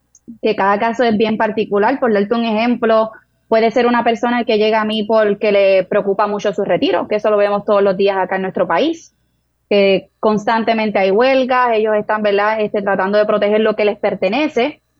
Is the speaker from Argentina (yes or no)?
no; Arecibo, Puerto Rico; Sí, soy de Arecibo.